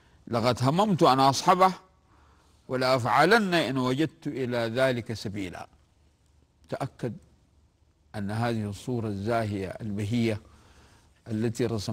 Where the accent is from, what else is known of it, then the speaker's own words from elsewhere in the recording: Sudan; حتى عندنا في السودان يقولون هذه منيحة